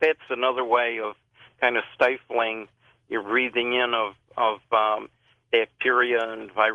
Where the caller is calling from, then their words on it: Chicago, Illinois, United States; Phoning from Chicago.